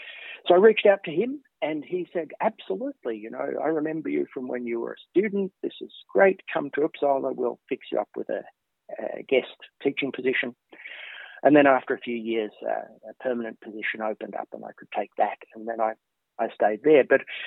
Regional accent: Australia; accent: Australian; moved away as an adult; now in Sweden; When I finished high school in Australia, as you can tell from my accent, I'm not a native Swede.

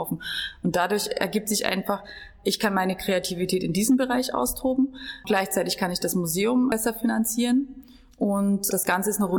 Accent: Germany; wir als Deutsche, was mögen wir an Österreich und wir mögen die Sprache

